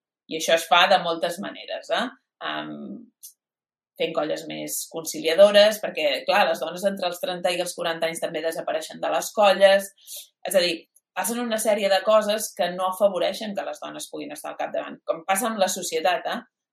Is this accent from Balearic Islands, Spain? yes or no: yes; Balearic Islands, Spain; Jo soc de Mallorca, tinc la major part de la meva família allà